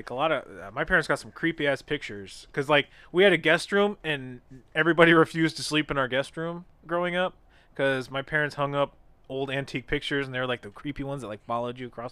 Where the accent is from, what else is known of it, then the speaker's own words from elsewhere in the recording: Prescott, Arizona, United States; growing up in Arizona, all the ghost towns and stuff. We had Jerome, Arizona, full of. I grew up in Prescott.